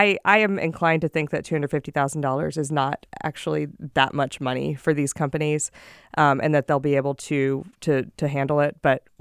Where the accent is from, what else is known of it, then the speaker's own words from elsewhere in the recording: Houston, Texas, United States; You know, I'm from Texas, as I'm sure everybody I know is sick of hearing me say. Mm-hmm. You know, I'm from Houston.